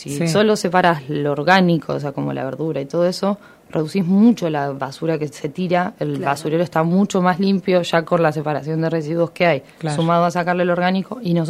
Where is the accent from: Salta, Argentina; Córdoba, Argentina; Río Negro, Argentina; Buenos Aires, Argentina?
Buenos Aires, Argentina; soy de Buenos Aires